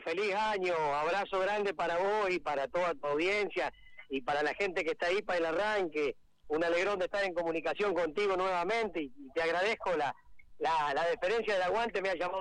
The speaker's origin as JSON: {"language": "Spanish", "town": "Rojas", "region": "Buenos Aires Province", "country": "Argentina", "said": "desde mi pueblo Rojas, podría haber no pasado por Pasco"}